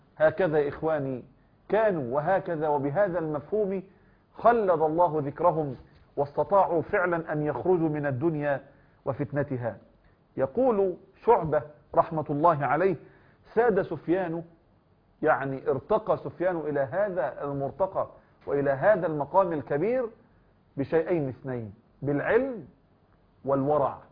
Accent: Egypt; يعني بما يعرف الآن عندنا في مصر جلابية،

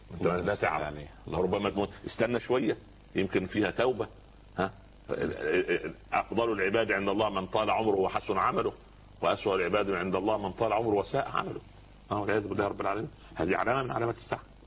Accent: Egypt; عندنا في مصر

